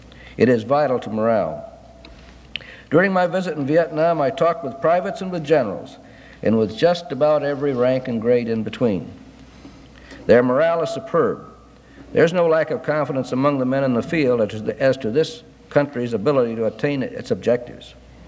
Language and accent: English; Lansing, Michigan, United States; Of course, Lansing is my hometown.